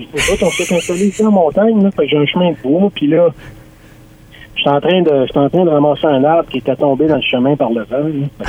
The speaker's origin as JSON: {"language": "French", "town": "Montreal", "region": "Quebec", "country": "Canada", "tie": "born or raised there", "said": "Et la famille de mon père est déménagée à Montréal au début des années 60. Et moi, je suis né à Montréal en 1971. J'ai été élevé là-bas"}